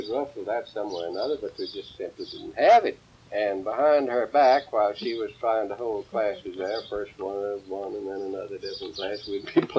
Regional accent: Texas, United States; born there; I was born in Nueces and born right down there, like I say, close to the cow pens.

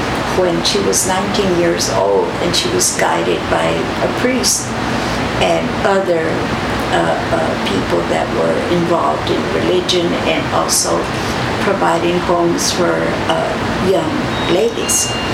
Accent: Kingsville, Texas, United States; born there; I was born in Kingsville, Texas, 82 years ago.

